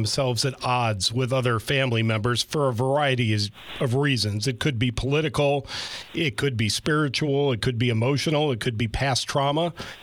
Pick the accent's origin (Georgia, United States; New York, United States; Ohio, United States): Ohio, United States; Shaker Heights; Growing up in Shaker Heights, Ohio, my parents lived across the street from my grandmother